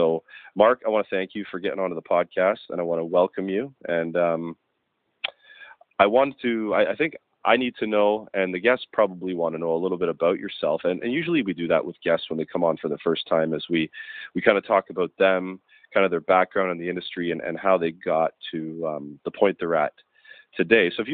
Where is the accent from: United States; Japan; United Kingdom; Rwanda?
United Kingdom; Scotland; I'm originally from Scotland